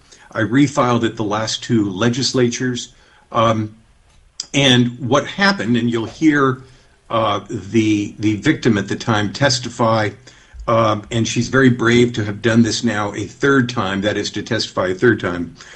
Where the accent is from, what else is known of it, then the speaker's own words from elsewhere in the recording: Anchorage, Alaska, United States; House District 13 at South Midtown in Anchorage. I find myself in my hometown just today.